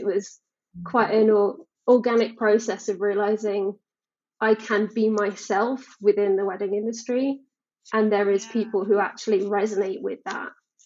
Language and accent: English; United Kingdom; moved away as an adult; now in Austria; I am British originally. I live in the Austrian Alps. I've been here for 10 years now. I have a very bizarre story. I grew up in the UK.